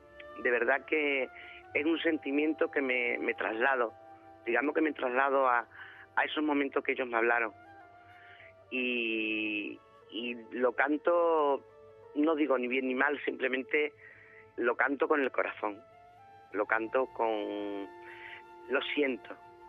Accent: Spain; La voz de los gitanos, la nuestra aquí de España es una voz rota para cantar

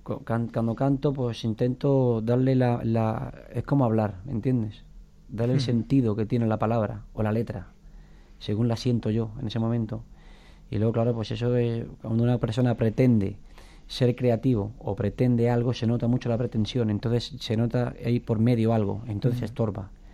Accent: Corral de Almaguer, Castilla-La Mancha, Spain; Yo nací en mi pueblo, Corral de Almaguer, que estoy muy orgulloso

